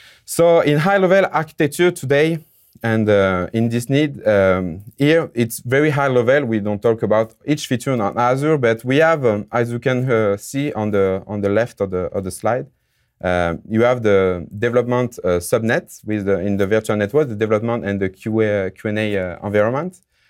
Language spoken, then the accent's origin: English; France; English is a second language; moved away as an adult; now in Montreal, Canada; As you can hear with my beautiful accent, I'm from France, living in Montreal now in Canada since 4 years.